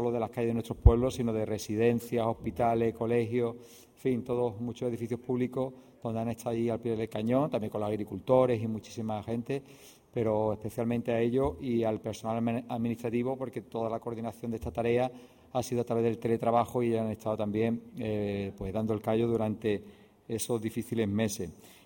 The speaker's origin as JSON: {"language": "Spanish", "town": "Málaga", "region": "Andalusia", "country": "Spain", "said": "cómo somos los malagueños, ¿no? Gente alegre, que nos gusta chocar la mano y dando un abrazo y estar juntos"}